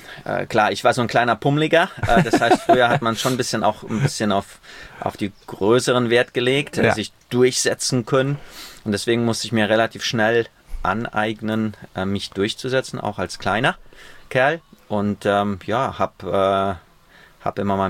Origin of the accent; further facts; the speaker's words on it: Poland; born there; 1980 geboren in Polen, also schon ein bisschen älter.